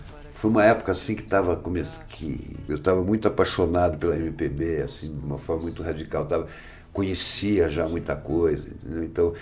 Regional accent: Ubatuba, São Paulo, Brazil; moved away; also born or lived in Taubaté; Saí de Ubatuba e fui morar em Taubaté, que é uma cidade muito próxima, né? Uma hora e meia de distância.

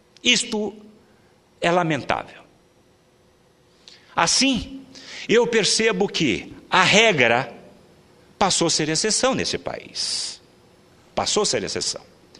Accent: Brazil; sou brasileiro

